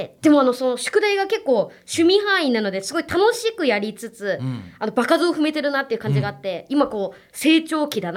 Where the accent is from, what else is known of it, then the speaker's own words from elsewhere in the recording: Yamaguchi, Japan; 山口県出身なんですけど、うん、動物とかこう昆虫を追い回って一人で遊ぶのが好きな子供で、